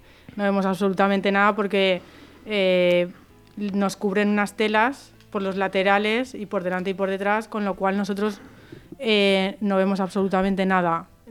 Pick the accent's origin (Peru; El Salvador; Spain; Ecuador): Spain; Valencia, Valencian Community; born there; mi madre era de un pueblo de Andalucía, de Jaén. Yo nací aquí en Valencia